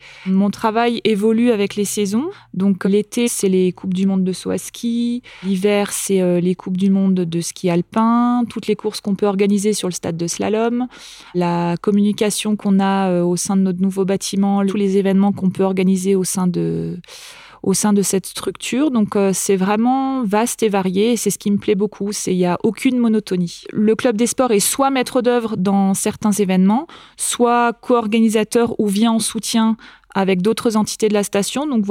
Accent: Strasbourg, Grand Est, France; now in Courchevel, France; Je viens de Strasbourg, en Alsace. Ma vie d'avant Courchevel, c'était 100% à Strasbourg. Je suis née là-bas, toute ma famille actuelle est toujours là-bas. J'y retourne régulièrement, plusieurs fois par an.

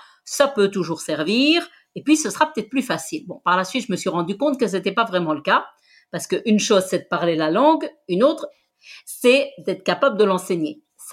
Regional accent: Belgium; born there; alors je suis belge, je suis née en Belgique, mais dans une famille d'origine espagnole. Donc ça veut dire que en Belgique, comme on est un pays multilingue, moi j'ai fait mes études dans le système francophone

